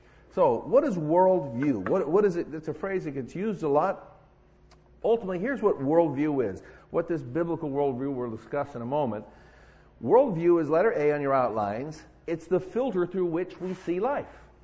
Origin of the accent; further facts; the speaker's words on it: United States; And I'm an American. I have loyalty to America.